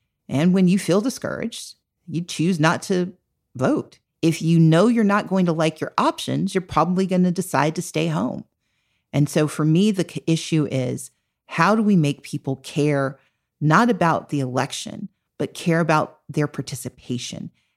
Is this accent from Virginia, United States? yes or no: no; Mississippi, United States; now in Georgia, United States; I live in Georgia now. We live in Georgia, but we're originally from Mississippi.